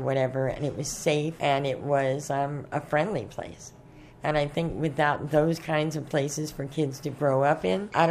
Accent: East Coast, United States; I'm from the East Coast, and that used to be something that would happen.

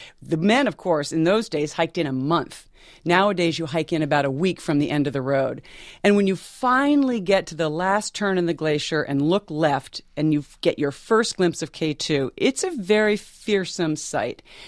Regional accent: Vermont, United States; I grew up in Vermont where 4,000 feet is a large peak.

